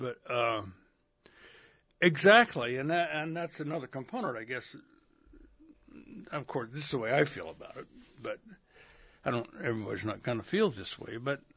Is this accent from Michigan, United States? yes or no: no; Oregon, United States; like I came from Oregon, you know, they come north for different reasons.